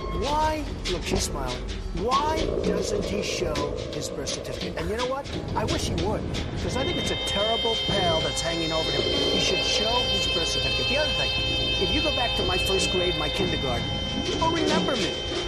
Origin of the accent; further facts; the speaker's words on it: New York, United States; I grew up in New York. Wall Street was a big part.